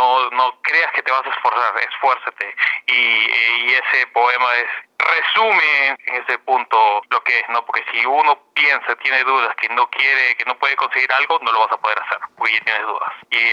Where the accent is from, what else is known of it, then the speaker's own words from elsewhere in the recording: Peru; moved away; yo crecí en Perú en los fines de los 80, principios de los 90, que fue una época muy complicada para Perú.